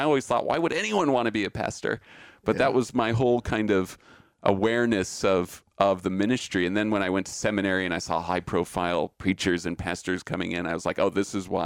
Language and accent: English; Utah, United States; I think the fact that I was from Utah intrigued the search committee